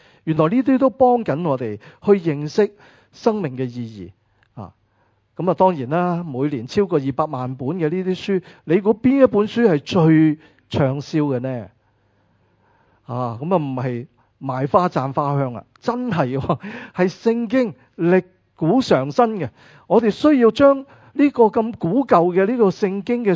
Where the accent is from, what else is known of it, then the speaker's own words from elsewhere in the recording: China; 我哋中国人